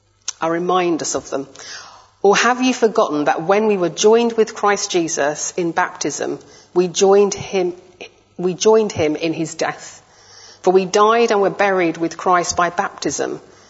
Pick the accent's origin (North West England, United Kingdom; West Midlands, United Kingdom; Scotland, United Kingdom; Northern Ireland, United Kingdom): West Midlands, United Kingdom; Birmingham; now in London, United Kingdom; I was living in London at the time, I'm originally from Birmingham